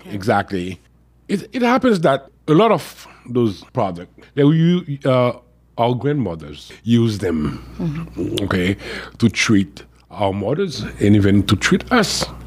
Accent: Haiti; Because I'm originally from Haiti.

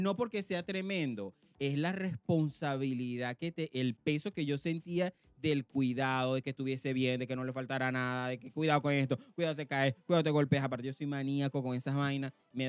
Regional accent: Venezuela; Y que no tenemos hijos y que venimos de Venezuela. O sea, de una cultura, de una mente tan cerrada.

